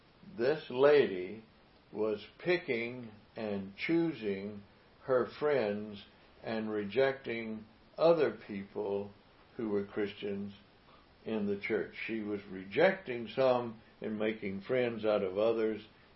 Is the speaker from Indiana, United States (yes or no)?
no; Mississippi, United States; I said I was born and raised in Mississippi.